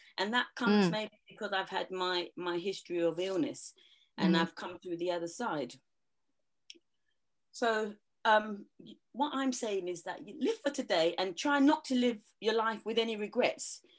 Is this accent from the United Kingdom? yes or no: yes; England, United Kingdom; But I'm from England.